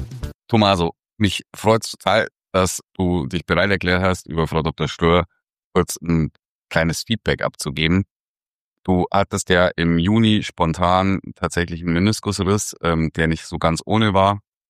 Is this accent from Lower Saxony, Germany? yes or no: no; Bavaria, Germany; weil das passt ja schon, wie wir bei uns in Bayern sagen.